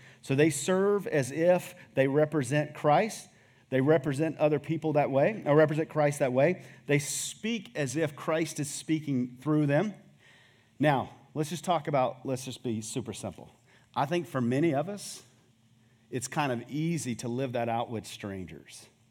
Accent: Clearwater, South Carolina, United States; So I grew up in First Baptist Church, Clearwater, South Carolina.

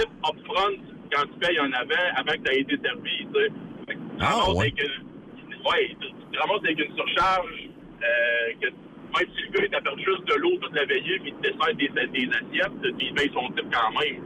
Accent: Trois-Rivières, Quebec, Canada; moi, je viens de Trois-Rivières

